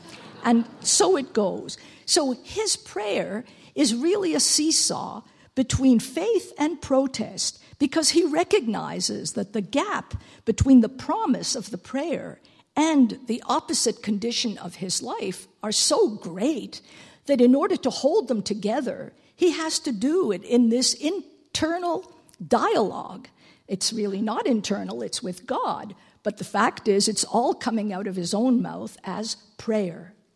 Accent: Montreal, Quebec, Canada; I come from Montreal. I grew up in Montreal.

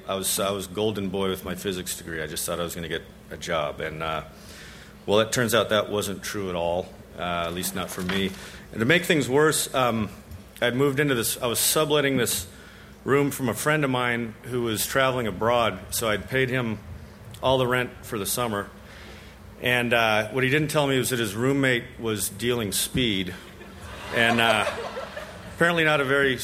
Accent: Albuquerque, New Mexico, United States; I was from Albuquerque, so I went and got my degree in physics.

